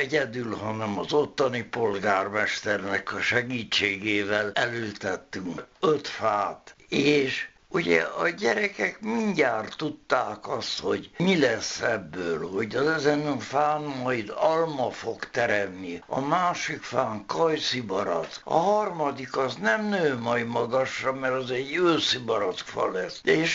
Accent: Gyöngyös, Heves, Hungary; born there; meg Gyöngyösen, ahol születtem

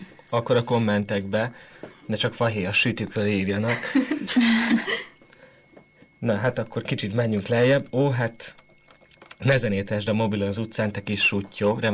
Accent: Hungary; és hogyha már magyarok vagyunk, akkor az igazi hungarikumról beszélünk

